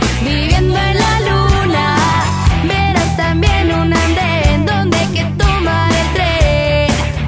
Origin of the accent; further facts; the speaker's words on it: Leganés, Community of Madrid, Spain; De Leganés, de aquí cerquita.